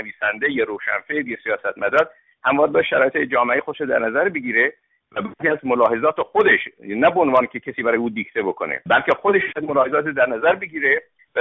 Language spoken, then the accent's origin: Persian; Iran; همه ما ایرانی هستیم